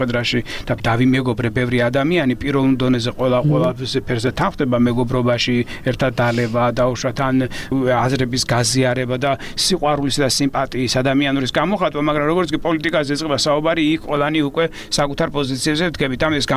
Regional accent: Samegrelo-Zemo Svaneti, Georgia; მეზობელი კუთხიდან ვარ, სამეგრელოდან ვარ წარმოშობილი

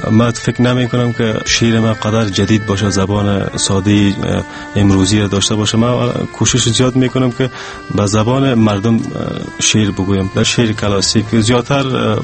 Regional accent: Parwan, Afghanistan; also born or lived in Kabul; در یک خانواده فرهنگی به دنیا آمدیم، از ولایت پروان می باشم و فعلا در کابل زندگی می کنیم. فارغ دارالعلوم عربی کابل هستم.

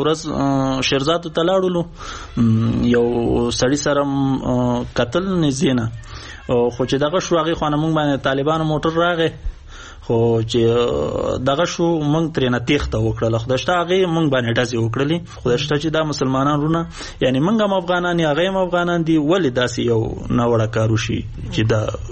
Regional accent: Afghanistan; زه هم افغان یم او هغه هم افغان دی.

